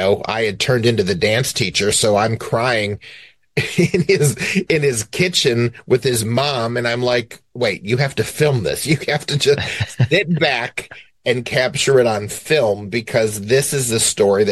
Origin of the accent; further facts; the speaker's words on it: Cleveland, Ohio, United States; I'm from Cleveland, Ohio. How many boys dance in Cleveland, Ohio?